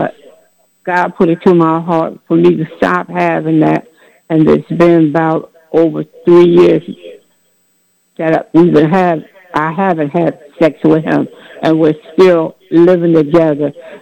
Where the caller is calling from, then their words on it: New Jersey, United States; I'm calling from New Jersey.